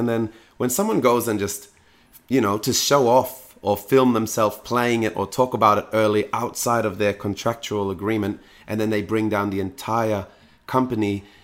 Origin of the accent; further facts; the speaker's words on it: Brisbane, Queensland, Australia; I'm in Melbourne for PAX. You know, I'm from Brisbane and I don't get over here very often